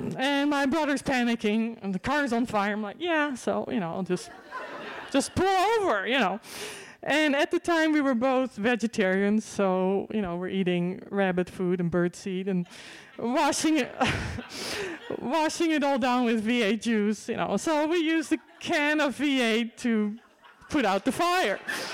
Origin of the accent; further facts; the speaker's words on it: Netherlands; accent: Dutch; so my parents go back to the Netherlands, so now you know where my accent is from.